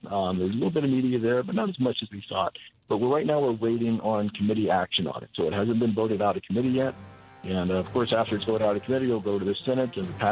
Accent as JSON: {"language": "English", "town": "Pineville", "region": "Louisiana", "country": "United States", "tie": "born or raised there", "moved": "as an adult", "lives_now": "North Dakota, United States", "said": "I grew up in Louisiana. And I moved up to North Dakota 10 years ago. I grew up in a little town called Pineville."}